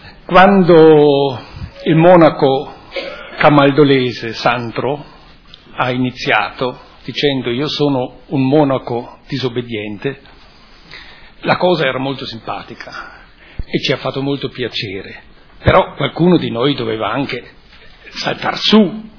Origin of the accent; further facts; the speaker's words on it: Germany; Italian is a second language; io da tedesco so che cos'è la liberazione dell'Italia